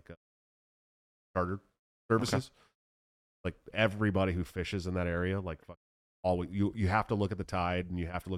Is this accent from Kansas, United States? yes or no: no; California, United States; That's another case that I remember very clearly growing up, and I'm from California, and we remember it very clearly.